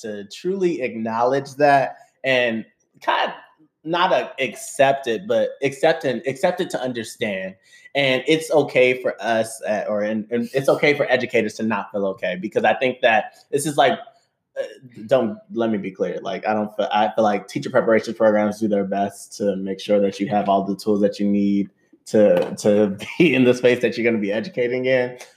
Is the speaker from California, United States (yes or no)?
yes; California, United States; Lindsay and myself, we're both from California.